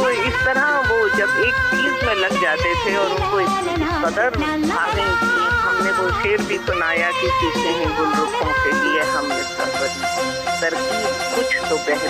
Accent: Bihar, India; वो छठ में हमारे यहाँ, हम बिहार से हैं

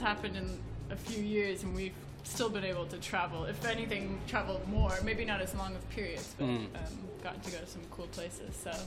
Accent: Oregon, United States; Okay, cool. I'm from Oregon. If you don't know, Oregon is actually the craft beer mecca of the world.

